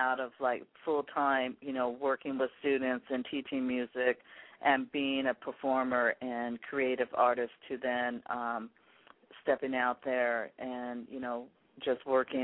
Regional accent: Seattle, Washington, United States; And there are two hip-hop artists from Seattle, my hometown, that are actually listening and really, really digging your sound.

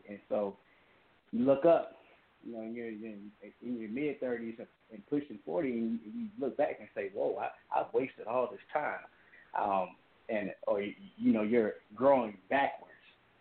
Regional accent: Hampton, Virginia, United States; growing up, born and raised in Hampton, Virginia. And if anyone's familiar with that part of the country, you know that your opportunities are very limited.

